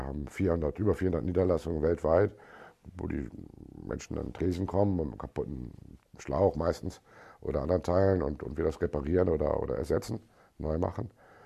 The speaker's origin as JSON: {"language": "German", "region": "Bremen", "country": "Germany", "tie": "born or raised there", "said": "Ja, ich bin Bremer, werde auch Bremer bleiben, bin hier aufgewachsen. Ich fühle mich wohl in der Stadt."}